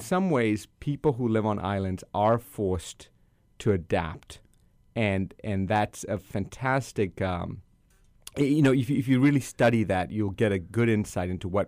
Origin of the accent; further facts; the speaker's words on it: Sri Lanka; I come originally from Sri Lanka, so I understand sort of island living.